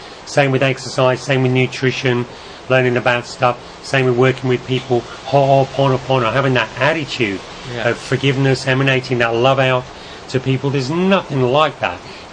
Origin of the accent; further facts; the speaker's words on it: England, United Kingdom; Now, Brother Michael and I grew up in England